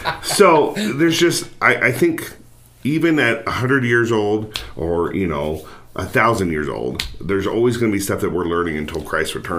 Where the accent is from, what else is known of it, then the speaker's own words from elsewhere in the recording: Utah, United States; And growing up in Utah, where a lot of the things here are named after things in the Bible